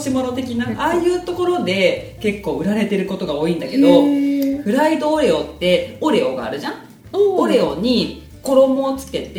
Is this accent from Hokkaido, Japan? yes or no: no; Hiroshima, Japan; でもね私ね、うん、広島出身なんだけど